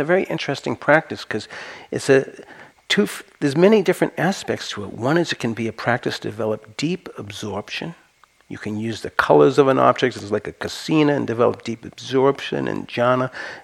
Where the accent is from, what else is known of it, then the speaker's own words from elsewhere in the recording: Santa Cruz, California, United States; I'm from Santa Cruz. We like it weird.